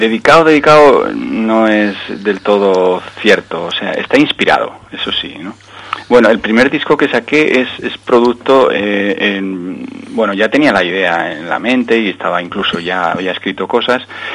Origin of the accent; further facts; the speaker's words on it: Miranda de Ebro, Castile and León, Spain; born there; Yo soy nacido en Miranda de Ebro, uh-huh, un pueblito de la provincia de Burgos, bueno, pueblo o ciudad de la provincia de Burgos